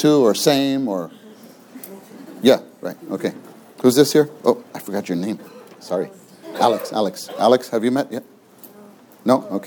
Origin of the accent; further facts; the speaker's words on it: Ponce, Puerto Rico; Yeah, I'm not from Umacao. My family's from Ponce. You ever hear of Ponce?